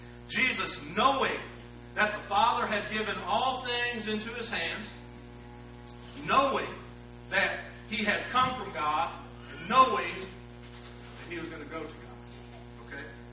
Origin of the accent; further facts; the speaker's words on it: Michigan, United States; I come from Michigan and my people, you know, I'm second generation from Germany on my dad's side.